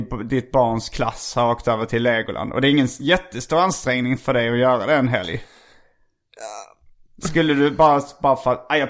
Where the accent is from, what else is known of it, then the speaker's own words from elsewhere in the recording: Gothenburg, Västra Götaland County, Sweden; Nej! Jag är göteborgare!